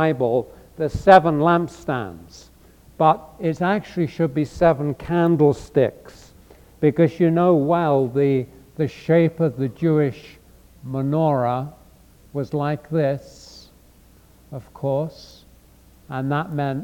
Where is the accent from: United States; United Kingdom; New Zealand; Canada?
United Kingdom; England; It's kind of an odd thing, but being English is being odd